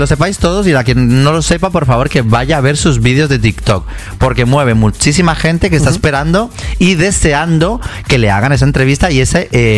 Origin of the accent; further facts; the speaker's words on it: Colombia; No sé dónde es Puerto de Vega. Soy colombiano, cariño.